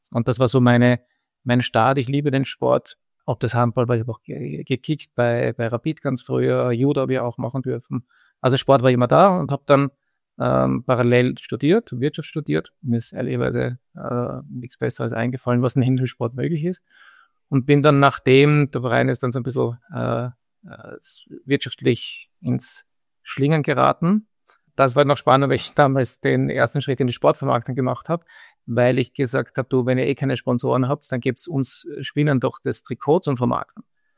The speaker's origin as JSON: {"language": "German", "region": "Vienna", "country": "Austria", "tie": "born there", "said": "Ich bin in Wien geboren"}